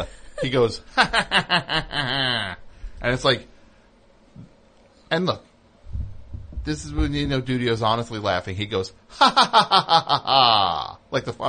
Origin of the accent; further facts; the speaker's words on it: Philadelphia, Pennsylvania, United States; I'm so scared. I'm from Philly.